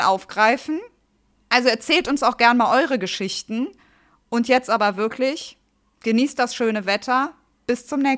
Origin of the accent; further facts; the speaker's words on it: Italy; Als Italienerin gehört das dazu, ne?